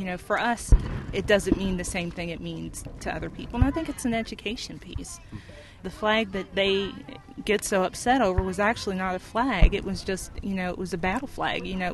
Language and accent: English; Dayton, Virginia, United States; I'm from Dayton, Virginia.